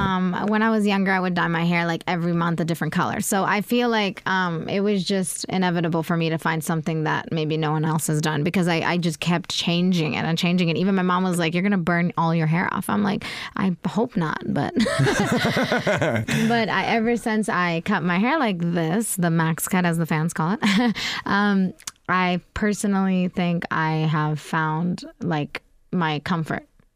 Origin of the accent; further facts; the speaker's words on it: Virginia, United States; I mean, I grew up in Virginia, and I did not have an easy time in school.